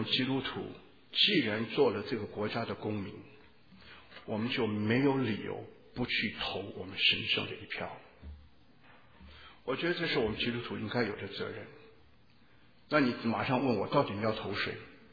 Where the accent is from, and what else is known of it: China